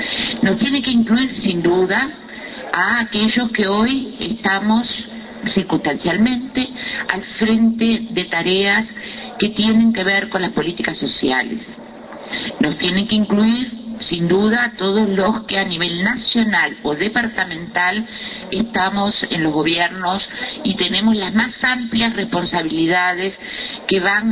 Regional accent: Uruguay; cómo somos los uruguayos y uruguayas en realidad

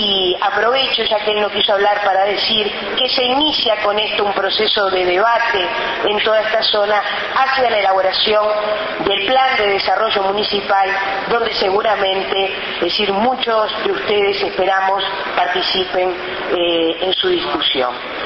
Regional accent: Uruguay; lo que somos los uruguayos

